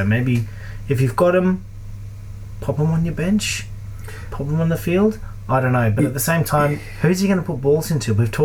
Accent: New Zealand; And I say that as a Kiwi

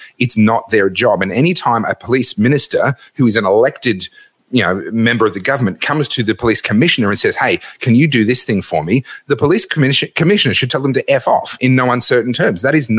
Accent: Australia; I was born in Australia. I've lived in Australia all my life. I've traveled a little bit.

